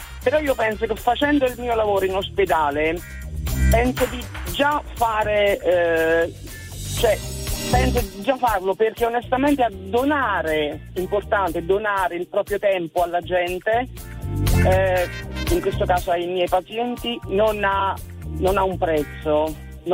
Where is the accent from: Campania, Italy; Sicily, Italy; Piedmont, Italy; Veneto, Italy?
Campania, Italy; now in Perugia, Italy; io sono campana, però abito a Perugia e lavoro, sono una OSS all'ospedale di Perugia.